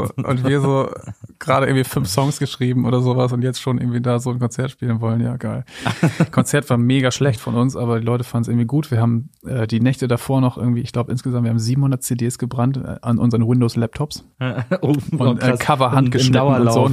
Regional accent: Flachsmeer, Lower Saxony, Germany; ich bin ja in Flachsmeer aufgewachsen, was zwischen Leer und Papenburg liegt

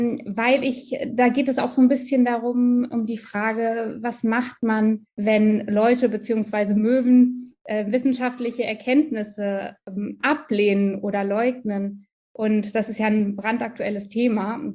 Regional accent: Frankfurt, Hesse, Germany; Frankfurt, das ist nämlich quasi meine Heimat, also das Rhein-Main-Gebiet.

